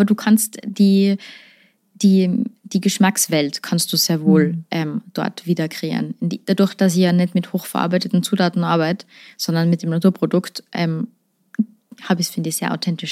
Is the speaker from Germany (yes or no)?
no; Tyrol, Austria; ja sicher, ich bin ja eine Tirolerin.